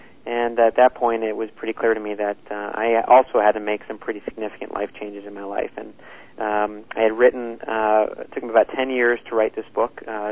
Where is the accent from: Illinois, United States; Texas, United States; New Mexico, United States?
New Mexico, United States; Albuquerque; born there; I was born in Albuquerque, New Mexico.